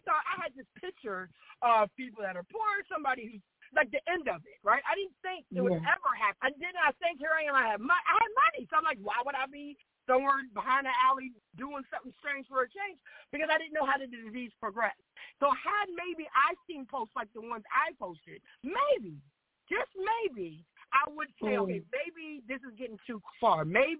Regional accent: the South, United States; And I'm from the South where you might be in a room with mainly white, black, and maybe a couple of Mexicans.

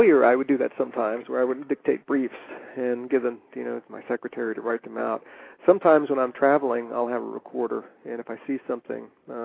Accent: Virginia, United States; And I grew up in the South in Virginia.

